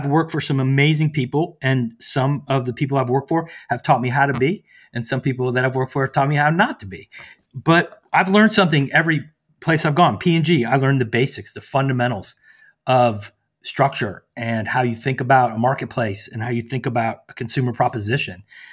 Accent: the South, United States; because I'm from the South, I just thought, oh, he didn't hear me.

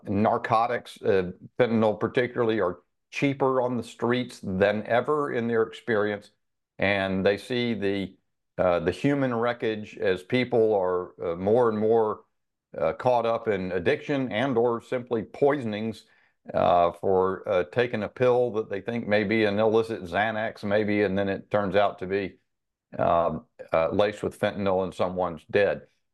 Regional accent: Charlotte, North Carolina, United States; we're thinking in my hometown. I've just arrived back home in Charlotte from Washington this morning

